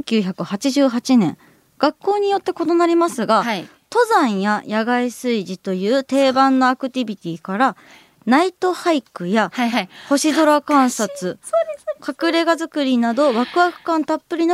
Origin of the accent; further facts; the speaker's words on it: Osaka, Japan; ちなみに私は大阪出身で、はい、林間学校だったんですよ。